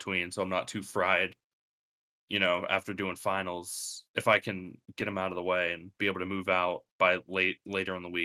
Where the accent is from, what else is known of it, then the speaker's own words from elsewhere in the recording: Liverpool, Pennsylvania, United States; This is true. I come from Liverpool.